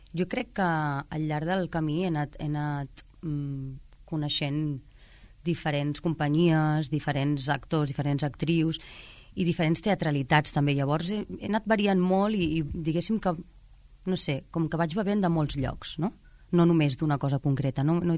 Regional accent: El Prat de Llobregat, Catalonia, Spain; perquè sóc del Prat i perquè, com estava tan interessada en el teatre i tenia algunes amigues que anaven

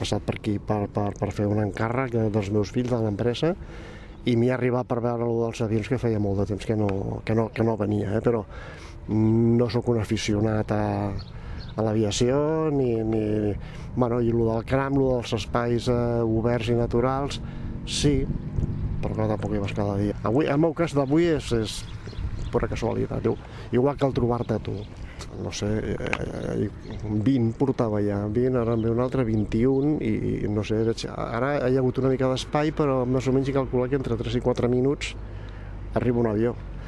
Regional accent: Barcelona, Catalonia, Spain; Perquè jo soc del barri de Sants, de Barcelona

